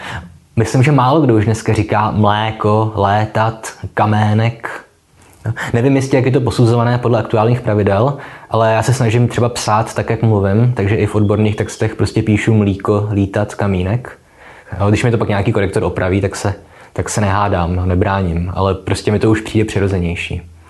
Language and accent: Czech; Litomyšl, Pardubice Region, Czechia; Ale to je proto, že jsem vyrůstal v Litomyšli, kde se tohle hodně říká.